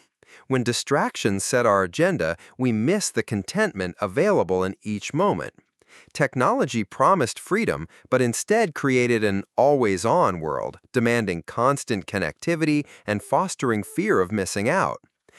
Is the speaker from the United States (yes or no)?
no; India; Growing up in India, I experienced magical fall days with crystal clear blue skies over the Himalayas.